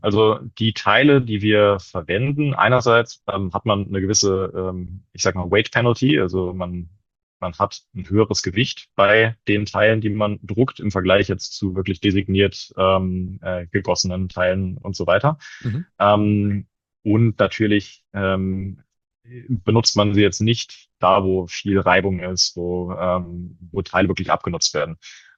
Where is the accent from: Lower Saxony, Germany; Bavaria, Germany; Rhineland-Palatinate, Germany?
Rhineland-Palatinate, Germany; Koblenz; now in Hamburg, Germany; Ich wollte unbedingt nach Hamburg ziehen. Ich komme ursprünglich aus der Ecke Koblenz